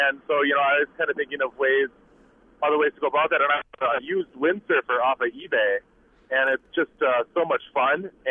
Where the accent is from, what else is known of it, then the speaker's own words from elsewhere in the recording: Green Bay, Wisconsin, United States; I'm from the Green Bay area, and my parents have a cottage on the bay up in northern Michigan.